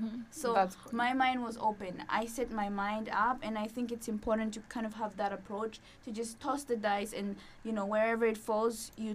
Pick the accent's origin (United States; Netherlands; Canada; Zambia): Zambia; I'm from Zambia, right? So I always tell people, like, I've lived on like three continents so far. Like, I've lived in Africa, I've lived in Asia, and I've lived in Europe.